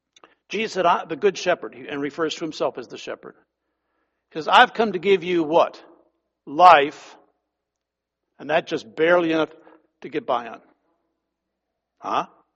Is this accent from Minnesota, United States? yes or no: yes; Minnesota, United States; ah, be quiet, I'm from Minnesota. I'm all for global warming.